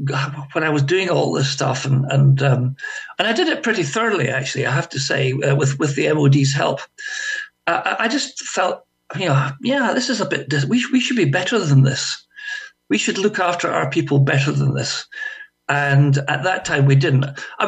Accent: Glasgow, Scotland, United Kingdom; So I had a year at Glasgow University, which is my hometown, obviously

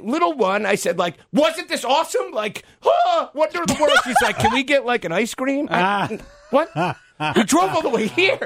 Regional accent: New Hampshire, United States; So, growing up in Southern New Hampshire, like, the Lakers were... You know, I should hate the Lakers.

